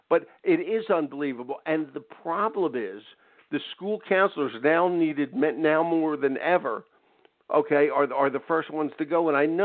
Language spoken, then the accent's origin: English; Philadelphia, Pennsylvania, United States; conference in Philadelphia, which embarrassingly, in this case, is my hometown.